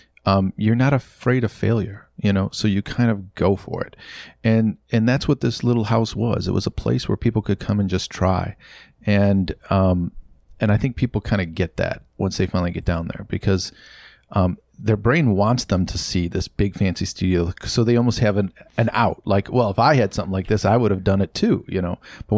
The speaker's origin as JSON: {"language": "English", "town": "Detroit", "region": "Michigan", "country": "United States", "tie": "born or raised there", "moved": "as an adult", "said": "I did. I was born and raised in Detroit. Okay. I lived here until I was 25 years old and then traveled a bit and then moved out into the suburbs."}